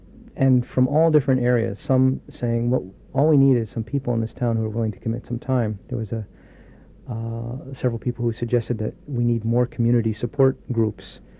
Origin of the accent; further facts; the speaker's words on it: California, United States; now in Barrow, United States; I'm a non-native. I'm from California, and there should be someone from this town who can do the exact same thing.